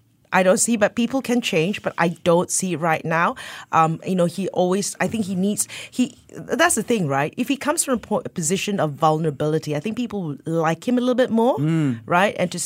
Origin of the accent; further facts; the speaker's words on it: Malaysia; Well, you know, I come from Malaysia.